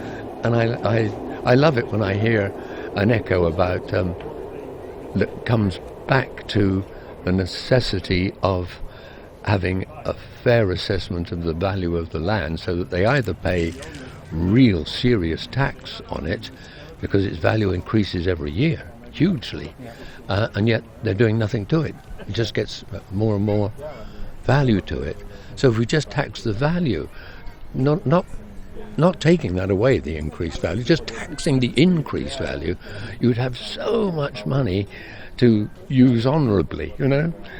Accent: London, United Kingdom; I'm from London

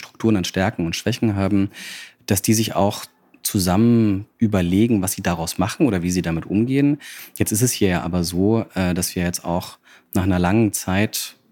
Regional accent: Görlitz, Saxony, Germany; now in Berlin, Germany; Ich bin geboren und aufgewachsen in Görlitz. Das ist so ziemlich der östlichste Ort, den wir in Deutschland haben.

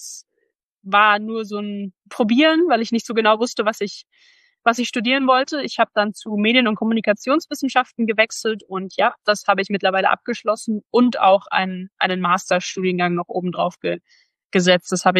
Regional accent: Bamberg, Bavaria, Germany; Vor allem, weil Bamberg einfach so mein Zuhause ist, meine Heimat.

